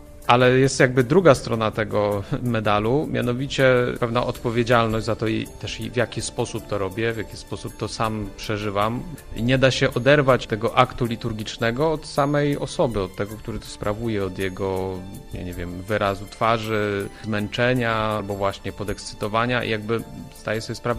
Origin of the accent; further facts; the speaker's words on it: Podlaskie Voivodeship, Poland; ja wychowałem się w małej parafii na wsi na Podlasiu i tam chodziliśmy wokół tej miejscowości parafialnej